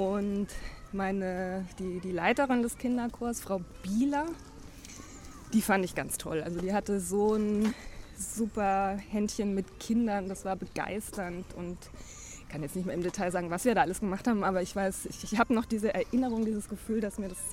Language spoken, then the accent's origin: German; Bayreuth, Bavaria, Germany; Ich komme ja aus Bayreuth, insofern.